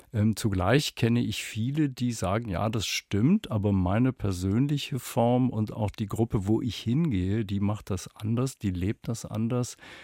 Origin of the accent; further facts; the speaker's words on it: Kassel, Hesse, Germany; in meiner Heimatstadt Kassel.